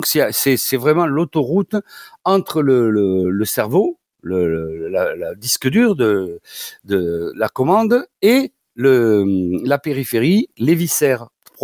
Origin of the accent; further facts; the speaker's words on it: Toulouse, Occitanie, France; accent: Toulouse